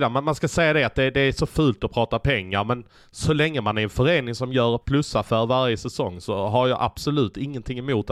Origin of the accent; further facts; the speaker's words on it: Skåne, Sweden; Ja, man får utstå en del som skåning.